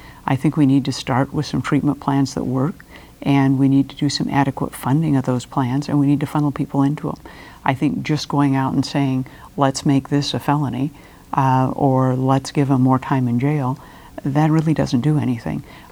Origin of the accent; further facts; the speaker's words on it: Ketchikan, Alaska, United States; I was born and raised in Ketchikan. I'm a lifelong Alaskan. My family has been here for four generations.